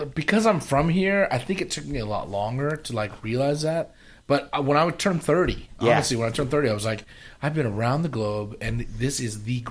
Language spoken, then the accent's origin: English; Arcadia, California, United States; I think I grew up in Arcadia.